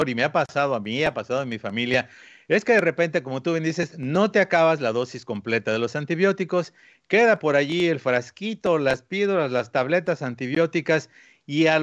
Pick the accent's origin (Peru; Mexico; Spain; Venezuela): Mexico; los que venimos de otros países, como por ejemplo nosotros venimos de México